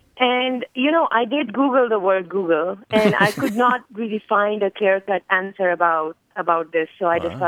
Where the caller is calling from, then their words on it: Richmond, Virginia, United States; I'm calling from Richmond, Virginia.